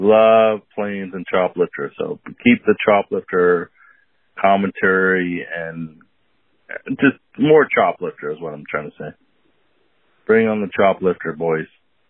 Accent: Canada; We do different coins from you guys because we're from Canada.

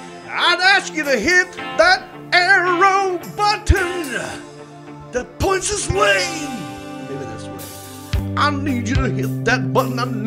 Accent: Hickory, North Carolina, United States; That's right, I am from Hickory, and I'm happy about it.

